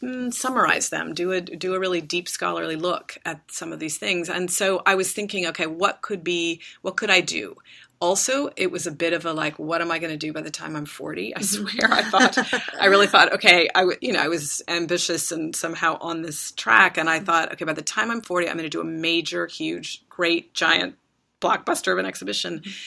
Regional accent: Midwest, United States; now in New York, United States; I didn't really have a network because I came to New York from the Midwest, essentially.

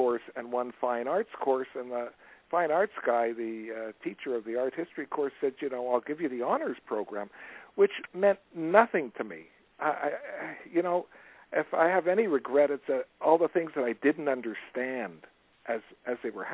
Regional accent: Montreal, Quebec, Canada; I grew up in Montreal.

